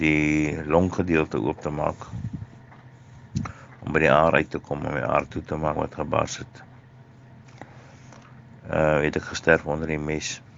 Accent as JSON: {"language": "Afrikaans", "town": "Ruiterwag", "region": "Western Cape", "country": "South Africa", "said": "ek is hier van Ruiterwag in die Weskaap."}